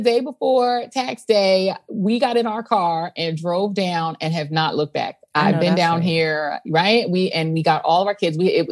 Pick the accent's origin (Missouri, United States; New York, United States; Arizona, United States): New York, United States; Brooklyn; Because, you know, I'm a New Yorker. I'm from Brooklyn.